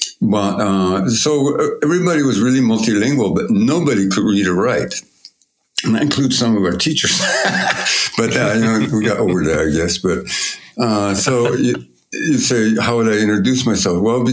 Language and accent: English; New Mexico, United States; But so I grew up in New Mexico in a place that's really not, there's no crowding.